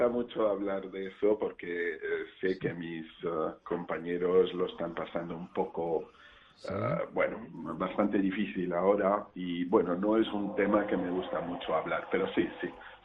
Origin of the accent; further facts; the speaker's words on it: Valencian Community, Spain; now in Switzerland; No, yo soy alicantino.